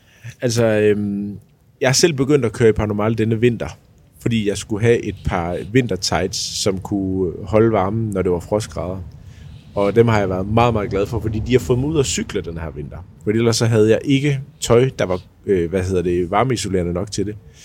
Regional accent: Jutland, Denmark; Jamen, jeg er jo fra Jylland og vokset op i en håndboldhal.

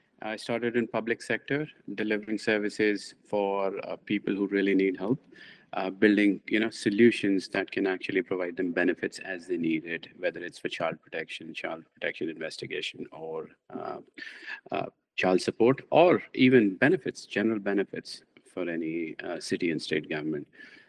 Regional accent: India; moved away as an adult; now in Japan; I'm originally from India. I spent my first 25 years there.

